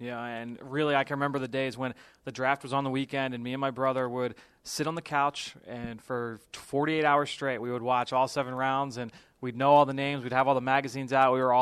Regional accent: Philadelphia, Pennsylvania, United States; I grew up in Philadelphia as an Eagles fan, so obviously very, very happy with where I've ended up here.

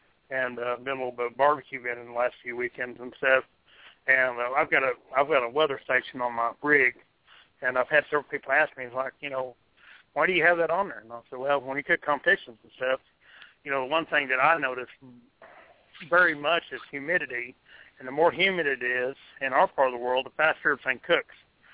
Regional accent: New Mexico, United States; You know, when I was growing up, you know, and I grew up in New Mexico also

